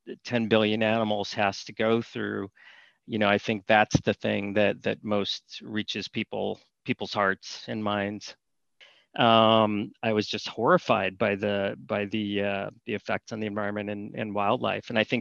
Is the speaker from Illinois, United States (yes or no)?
yes; Chicago, Illinois, United States; I grew up in Chicago, so I was used to the prairies, and, you know, drive outside Chicago and it is flat